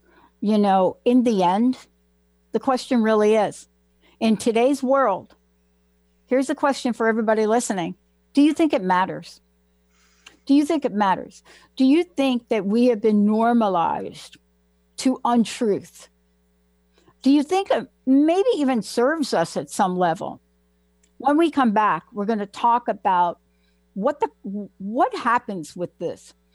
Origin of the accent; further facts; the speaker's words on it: Bronx, New York, United States; Because I come from a multicultural, multi-ethnic community growing up in the Bronx, right?